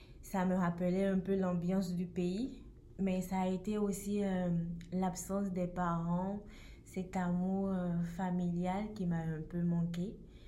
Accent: Benin; moved away as an adult; now in Nantes, France; Je viens du Bénin et ça fait environ 4 ans que je suis sur le sol français pour poursuivre mes études.

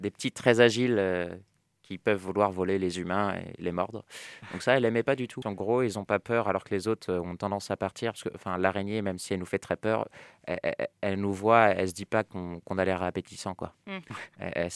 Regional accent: France; Mais bon, je leur ai dit qu'en tant que Français, moi, je faisais les vacances de la Toussaint.

